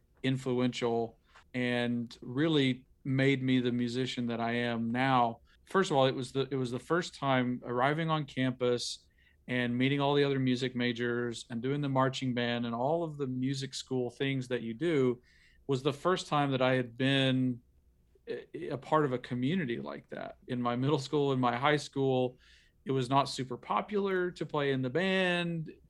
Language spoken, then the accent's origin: English; McMinnville, Tennessee, United States; I grew up in Warren County here in Middle Tennessee in a town called McMinnville.